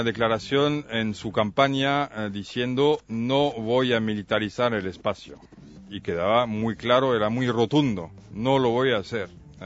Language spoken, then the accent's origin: Spanish; France; now in Barcelona, Spain; yo soy de nacionalidad francesa.